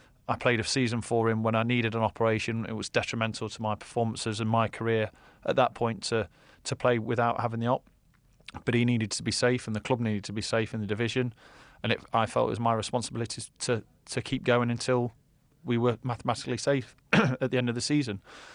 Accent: England, United Kingdom; they obviously don't realise I'm English here

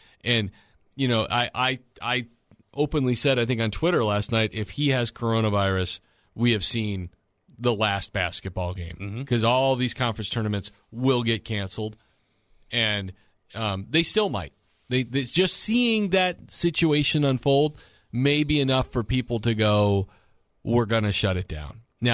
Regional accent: Chicago, Illinois, United States; I grew up in Chicago. I've lived through snowstorms and being snowed in.

